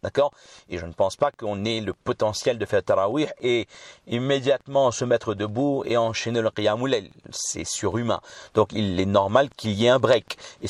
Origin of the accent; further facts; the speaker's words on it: Réunion; comme chez nous, à La Réunion, c'est le riz curry